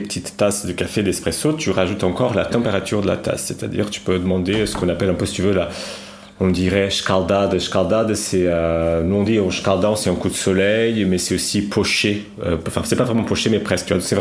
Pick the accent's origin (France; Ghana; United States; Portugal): Portugal; Lisbon; French is a second language; Moi, je viens de Lisbonne, je suis né à Lisbonne, j'ai grandi là-bas, mais ma famille vient du centre littoral, disons, donc une centaine kilomètres au nord de Lisbonne, là où il y a toutes les vagues géantes, etc.